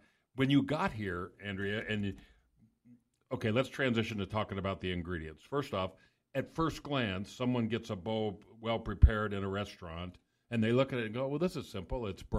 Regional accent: Miami, Florida, United States; growing up in South Miami, Miami would be a lesser place without Cubans.

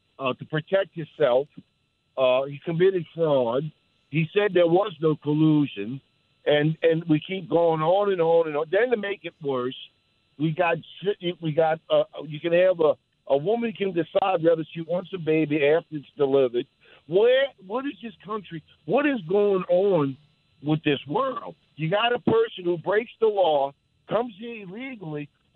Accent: New Orleans, Louisiana, United States; I'm born and raised in New Orleans. Never had a problem with ladders.

